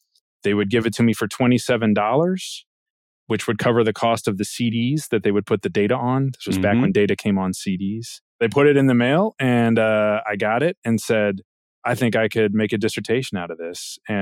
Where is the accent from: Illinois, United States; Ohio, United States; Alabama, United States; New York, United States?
Ohio, United States; Akron; So I grew up in Akron, Ohio. I was raised in I think it'd be fair to describe it as a blue-collar neighborhood in Akron, Ohio.